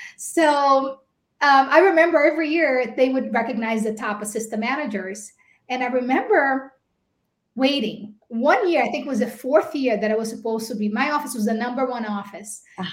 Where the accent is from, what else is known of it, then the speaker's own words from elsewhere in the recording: Brazil; English is a second language; moved away as an adult; now in United States; So I was born and raised in Brazil, and I came here when I was 18 years old. I did not know how to speak English, and I was completely broke.